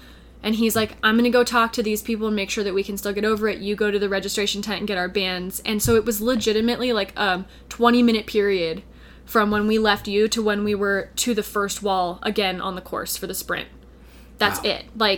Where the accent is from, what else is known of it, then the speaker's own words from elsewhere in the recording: Sonoma, California, United States; And we would go out to the beach because I grew up in Sonoma, California.